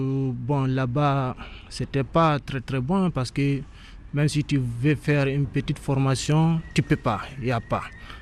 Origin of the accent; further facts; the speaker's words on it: Guinea; now in Italy; Parce que depuis, j'ai quitté la Guinée mars 2016. Je suis arrivé en Italie le 23 octobre 2016.